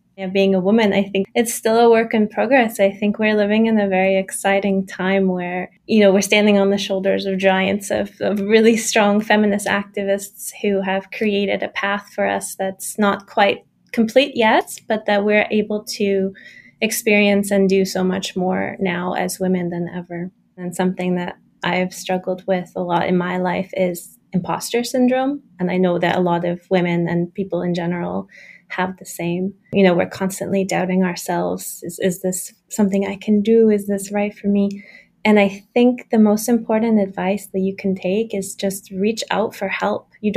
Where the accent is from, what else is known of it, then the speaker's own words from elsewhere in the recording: Canada; also born or lived in Brussels / England; now in Berlin, Germany; I'm originally from Canada. I've been in Berlin for almost 20 years. I've also lived in Brussels for a few years and England as well, but I like to call Berlin my home now.